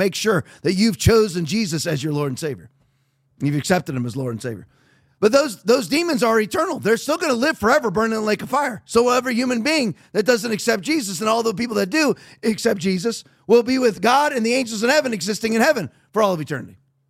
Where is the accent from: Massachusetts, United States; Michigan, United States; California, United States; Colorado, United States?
California, United States; Redondo Beach; born there; moved away; I was born in California. Redondo Beach, L.A. It is really the most beautiful state in the union.